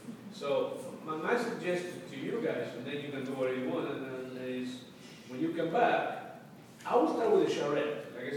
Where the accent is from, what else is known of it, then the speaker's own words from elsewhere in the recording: Rosario, Santa Fe, Argentina; now in Buenos Aires, Argentina; I grew up in Rosario, second or third city in Argentina, depending on you ask.